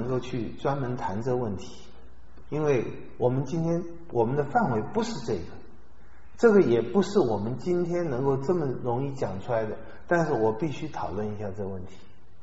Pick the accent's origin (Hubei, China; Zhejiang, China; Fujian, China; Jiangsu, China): Hubei, China; 她说以前我们是湖北人，她说以前在乡下